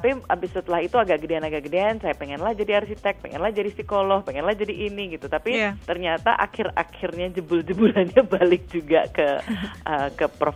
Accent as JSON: {"language": "Indonesian", "region": "Java", "country": "Indonesia", "tie": "born or raised there", "said": "buat saya, lahir dan besar di Indonesia, terutama di budaya Jawa, saya melihat ketimpangan gender yang sangat kuat sekali."}